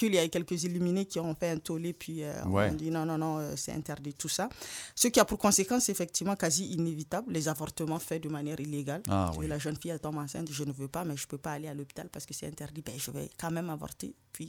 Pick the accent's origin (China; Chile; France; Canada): Canada; Pour rester chez nous, au Canada, parce qu'on va quand même en parler de ce qui se passe ici